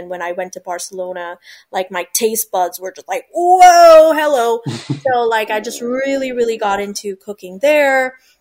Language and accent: English; Punjab, India; As an Indian, and that too, a Punjabi, we live for food.